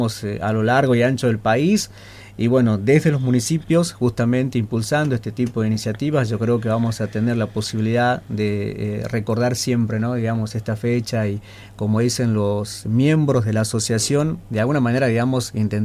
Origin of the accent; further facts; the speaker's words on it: Argentina; nos cala muy hondo como argentinos.